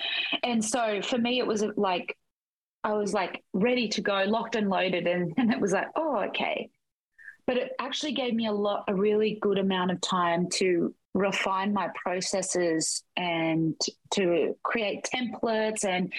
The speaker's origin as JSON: {"language": "English", "region": "New South Wales", "country": "Australia", "also_born_or_lived": "Canberra", "said": "I am originally from New South Wales, lived in Canberra for the last 10 years, and then have been in Queensland now for 2."}